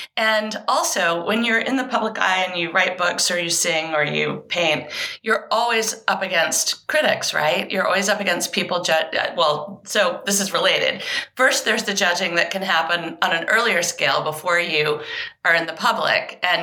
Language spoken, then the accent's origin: English; Maine, United States; also born or lived in England; I was born in England. My parents are Southern, and we eventually moved to Maine.